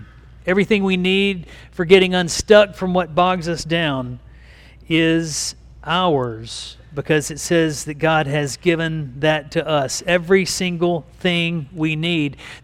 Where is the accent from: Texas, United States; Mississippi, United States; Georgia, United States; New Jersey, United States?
Mississippi, United States; Picayune; I grew up in Picayune and cursed, I guess, from birth to be a Saints fan